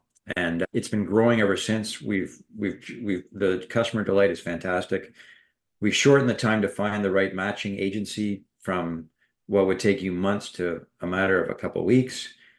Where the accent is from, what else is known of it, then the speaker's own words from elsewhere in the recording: Canada; I'm from Canada and we have a very conveniently good immigration policy for tech workers